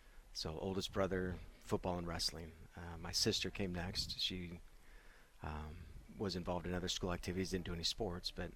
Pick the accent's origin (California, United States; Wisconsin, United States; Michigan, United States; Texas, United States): California, United States; Clovis; Born and raised in Clovis. My dad was a farm manager in Madera, but chose to live at Fowler and Shepherd. My parents still live there. Moved there in 1978, still in the same home.